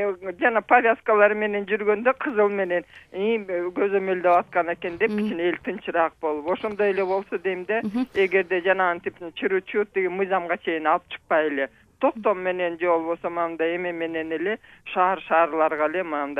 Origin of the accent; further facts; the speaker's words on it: Bishkek, Kyrgyzstan; Мен тиги Бишкектен болом … пенсионеркам.